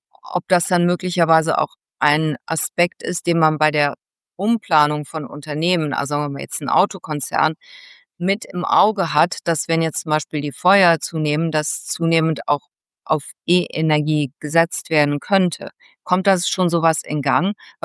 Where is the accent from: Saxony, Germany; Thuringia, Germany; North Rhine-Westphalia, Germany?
North Rhine-Westphalia, Germany; Mönchengladbach; born there; Heinsberg, was in der Nähe von meiner Geburtsstadt Mönchengladbach ist.